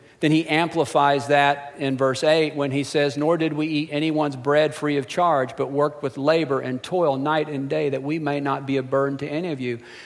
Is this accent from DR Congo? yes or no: no; the Ozarks, United States; Well, I was raised in the Ozarks, and we called it toting.